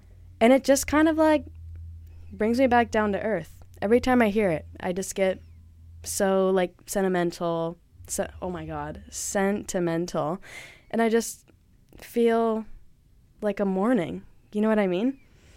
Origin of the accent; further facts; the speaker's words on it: United States; I'm from the States, so that's a crazy time.